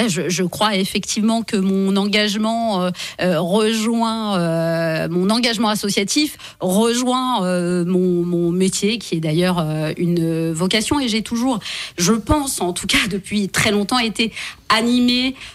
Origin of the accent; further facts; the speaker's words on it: Elbeuf, Normandy, France; quand j'étais ado à Elbeuf, je suis née à Elbeuf